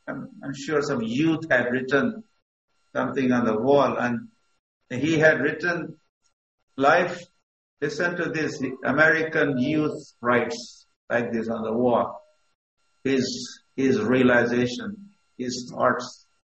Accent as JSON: {"language": "English", "country": "India", "said": "78 was the first time I went to America, and they were asking me, \"Oh, where are you from?\" And I would say, \"From India.\""}